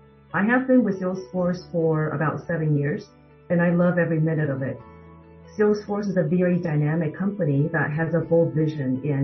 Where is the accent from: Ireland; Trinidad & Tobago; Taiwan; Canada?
Taiwan; Keelung; now in United States; I grew up in Geelong, Taiwan.I lived there with my grandmother and my aunt and uncle for almost 12 years.